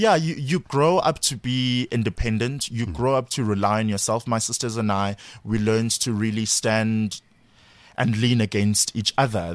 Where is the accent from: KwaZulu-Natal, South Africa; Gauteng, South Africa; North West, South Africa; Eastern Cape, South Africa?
KwaZulu-Natal, South Africa; Durban; So we grew up calling my father tata, even though growing up in Durban, it's like, who?